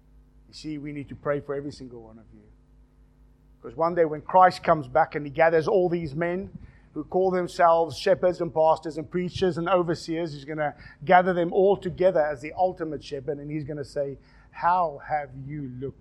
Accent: South Africa; And being South African, sometimes that I don't agree can be very blunt.

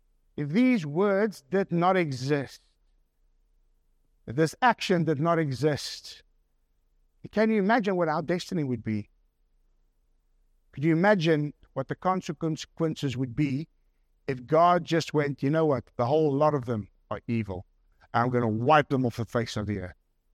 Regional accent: South Africa; And I put it down to being a South African.

